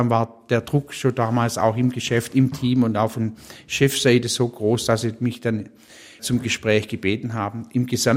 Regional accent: Tübingen, Baden-Württemberg, Germany; in Tübingen, wo ich ja meine Heimat und Arbeitsstelle habe.

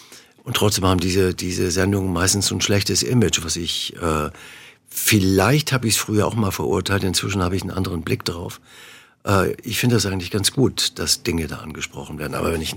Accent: Northern Germany, Germany; Aber das Ganze drumherum ist mir dann als Norddeutscher, diskreter Mensch eher too much.

